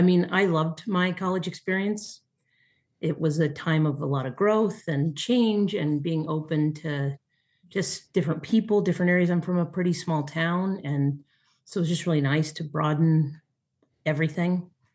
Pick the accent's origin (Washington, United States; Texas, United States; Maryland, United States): Washington, United States; So I'm from Central Washington.